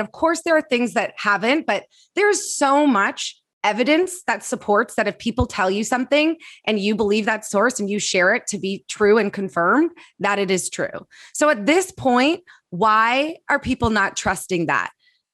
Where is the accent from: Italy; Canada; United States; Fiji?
Canada; so I'm Canadian. Oh. We learned French growing up